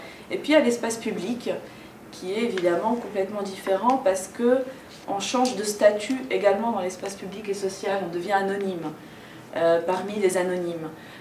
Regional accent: Tunisia; now in France; Donc moi, je suis tunisienne, j'entreprends ce voyage à Paris pour poursuivre mes études en art plastique.

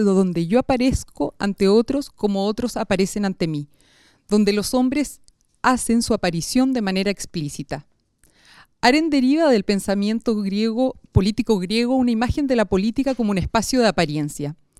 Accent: Chile; las dos somos chilenas

